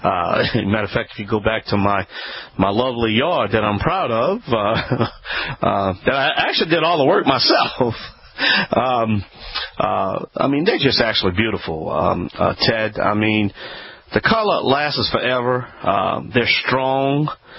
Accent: Louisiana, United States; I am the Cajun man from the Bayou Land.

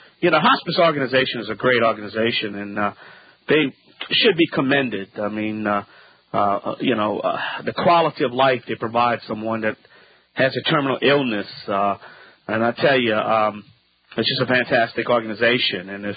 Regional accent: Louisiana, United States; from the Bayou Land.

